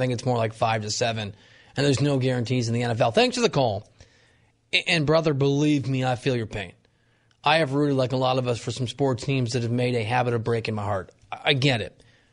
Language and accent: English; Midwest, United States; I love Indy. I'm from the Midwest.